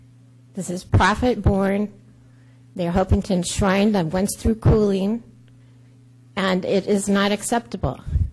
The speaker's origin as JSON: {"language": "English", "town": "Morro Bay", "region": "California", "country": "United States", "said": "I'm from North Morro Bay here. I'm also part of the Ocean Outfall Group on the Central Coast."}